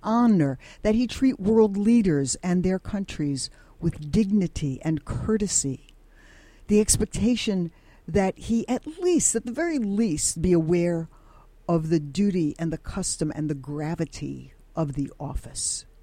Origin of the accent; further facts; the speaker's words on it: New York City, New York, United States; You know, I grew up in New York City, Bensonhurst. It was Italian and Jewish. We respected each other's stories. We traded our holiday foods. One neighborhood over where I went to high school, Bay Ridge, it was German, Irish, Norwegian, Syrian.